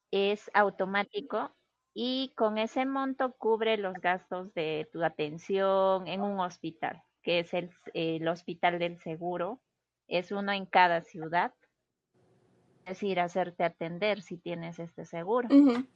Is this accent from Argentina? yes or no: no; Peru; Bueno, el sistema de salud en mi país generalmente, por lo general es bueno.